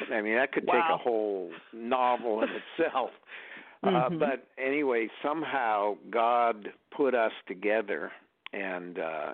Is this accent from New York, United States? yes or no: no; San Francisco, California, United States; I come from San Francisco and was raised as a Marxist atheist in San Francisco.